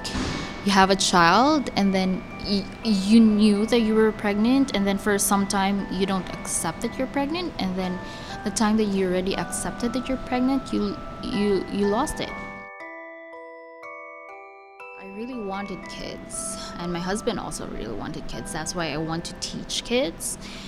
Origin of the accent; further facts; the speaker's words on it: Philippines; moved away as an adult; now in Canada; I'm 26 years old and I'm from the Philippines. I first came to Canada just this year, February 2015.